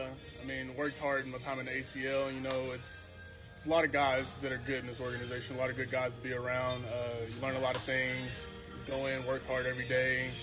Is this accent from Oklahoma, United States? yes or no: yes; Oklahoma, United States; Yes, he actually he's told me quite a bit of stories, and us both being from Oklahoma, it's kind of cool, you know, small world.